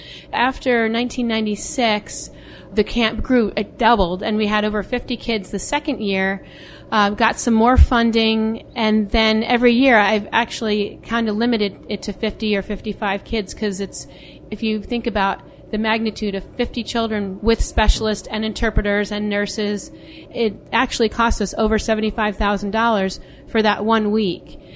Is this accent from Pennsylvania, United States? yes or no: yes; West Chester, Pennsylvania, United States; now in Brockport, United States; I'm from Westchester, Pennsylvania, and currently I live in Brockport, New York